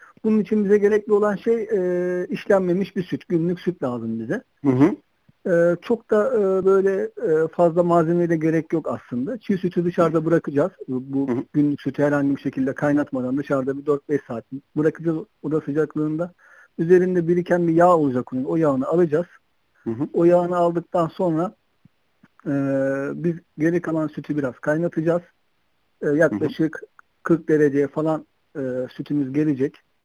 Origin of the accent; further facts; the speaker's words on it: Black Sea Region, Turkey; Biraz da kendi yöremden olsun.